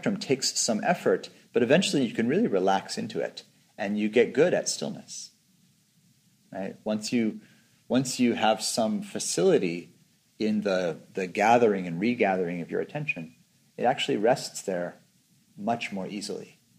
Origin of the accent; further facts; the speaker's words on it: California, United States; Even though I'm Californian, it is part of my home ecosystem.